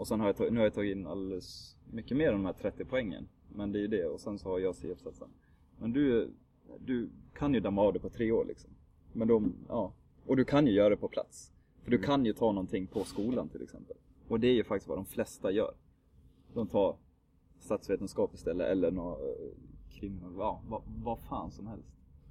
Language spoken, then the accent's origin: Swedish; Falun, Dalarna County, Sweden; men det kommer jag ihåg hemma i Falun också